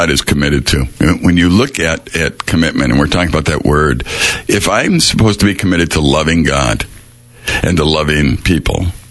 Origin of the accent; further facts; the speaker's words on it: Chicago, Illinois, United States; I grew up in Chicago